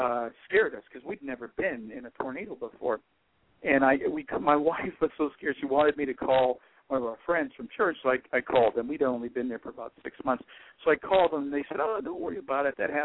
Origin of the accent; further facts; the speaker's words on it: California, United States; I used to live in Mississippi, and, you know, I'm from California, and you can give me a good earthquake any day of the week